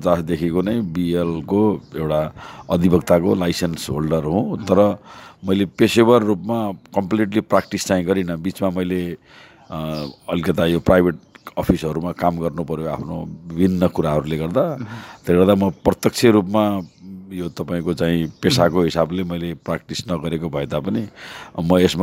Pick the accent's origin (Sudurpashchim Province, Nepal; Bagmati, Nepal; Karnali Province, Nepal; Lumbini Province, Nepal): Lumbini Province, Nepal; Butwal; also born or lived in Palpa; त्यसपछि मेरो बुटवलमा आएर स्कुलिङ लाइफ सुरु भयो। मैले 1 क्लासदेखि नै बुटवलमा पढेँ र बुटवलबाट एसएलसी गरिसकेपछि, अझ त्यसमा एसएलसी गर्ने बेलामा म बिचमा 2 फेरि पाल्पामै भएर जनता माविबाट मैले एसएलसी गरेको हो।